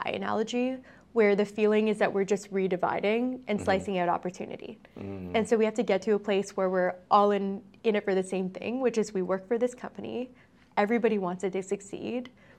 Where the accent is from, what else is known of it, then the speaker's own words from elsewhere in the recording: United States; I'm an American. I run actually a U.S. headquartered company.